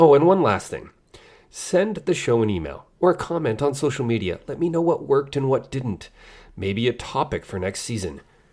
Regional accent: Canada; I am Canadian.

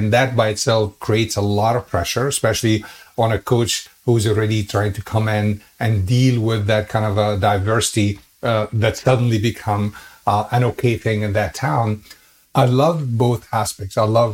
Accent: Egypt; English is a second language; moved away as an adult; now in United States; Even though I grew up in Egypt and football is not a sport necessarily that you would see there on mainstream

